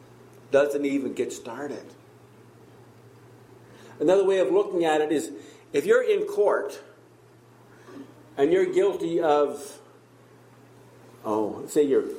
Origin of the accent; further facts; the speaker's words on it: China; we come from China, very... communist, very atheistic nation.